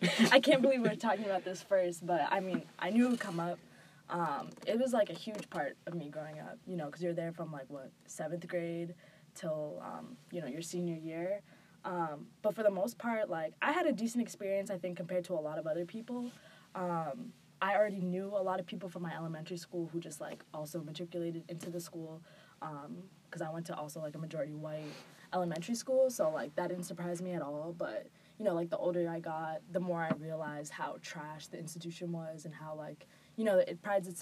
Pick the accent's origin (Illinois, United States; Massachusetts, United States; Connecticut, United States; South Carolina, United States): Massachusetts, United States; Boston; I'm from Boston, born and raised. I grew up, for the most part, like in South End, like Lower Roxbury area.